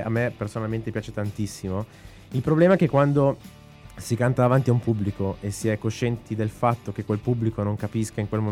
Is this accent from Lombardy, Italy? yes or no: yes; Ronco Briantino, Lombardy, Italy; Sì, ma per essere più precisi, Ronco Briantino.